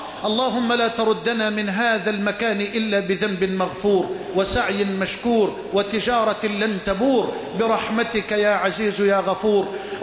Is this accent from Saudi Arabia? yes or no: no; Egypt; واجعل بلدنا مصر أمنا أمانا، سخاء رخاء